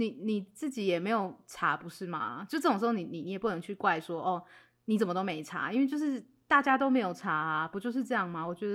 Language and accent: Chinese; Taiwan; 然后我台湾人嘛